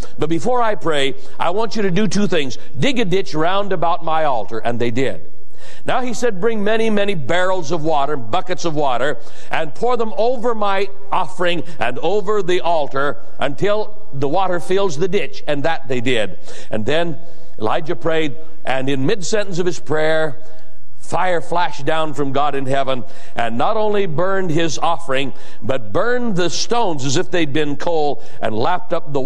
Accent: Boise, Idaho, United States; Tonight, ladies and gentlemen, I want to read you a headline from my hometown newspaper. The Idaho Statesman, Boise, Idaho.

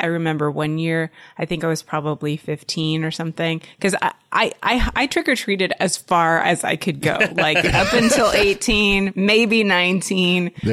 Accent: United States; I grew up here in the United States.

